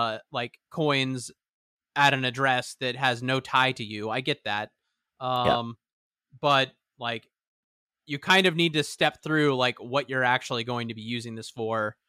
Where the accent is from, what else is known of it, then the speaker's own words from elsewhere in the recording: United States; it's crazy to me as an American, and maybe just as a human